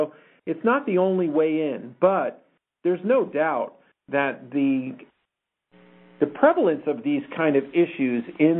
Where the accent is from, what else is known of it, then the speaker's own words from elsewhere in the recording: New Jersey, United States; I grew up in the 60s and 70s and, you know, had an Irish dad from, you know, I grew up in New Jersey.